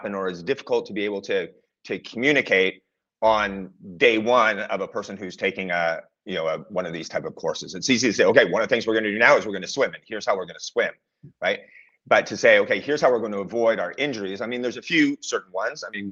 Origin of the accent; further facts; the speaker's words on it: Eastern Canada, Canada; I'm from Eastern Canada